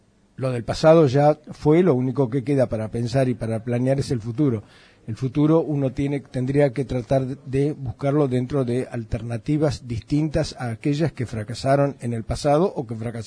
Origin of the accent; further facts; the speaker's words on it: Argentina; Fíjate qué embromados que somos los argentinos